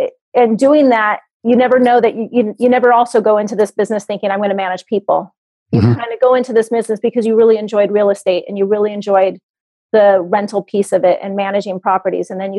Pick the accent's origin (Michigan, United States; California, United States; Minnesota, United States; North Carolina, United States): Minnesota, United States; I'm from Minnesota, and I run a property management company since 2001.